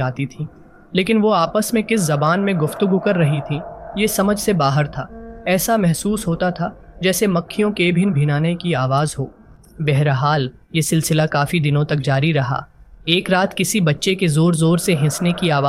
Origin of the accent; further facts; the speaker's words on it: Karachi, Sindh, Pakistan; میرا تعلق کراچی سے ہے۔